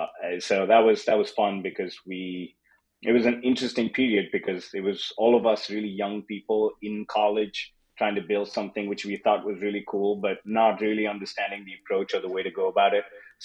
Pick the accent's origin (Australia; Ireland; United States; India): India; I was born in a small farming town in India. That's where I did most of my growing up. I was educated there in Bangalore. I was born on a farm